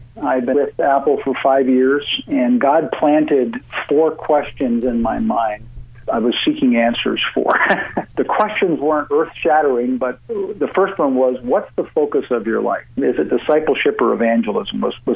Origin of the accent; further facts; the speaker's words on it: Canada; And also, I'm a Canadian citizen.